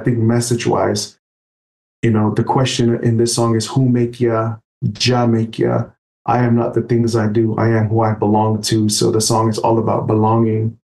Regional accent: California, United States; it's a fusion of the music that I grew up here in the Bay Area

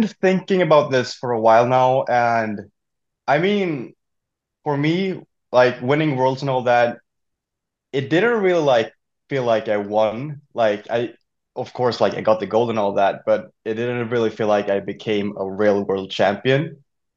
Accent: Falkenberg, Halland County, Sweden; now in Stockholm, Sweden; To everybody who listens, I live in Stockholm, and my hometown is Falkenberg. It's like 5 hours from the capital.

